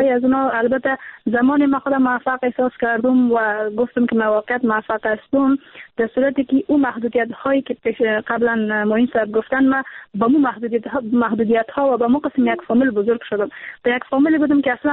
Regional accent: Samangan, Afghanistan; تمام دختر خانمایی که در ولایت ما هستن، چون ولایت سمنگان کاملا یک ولایت سنتی هست

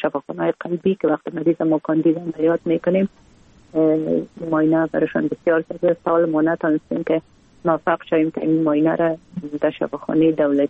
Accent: Kabul, Afghanistan; born or raised there

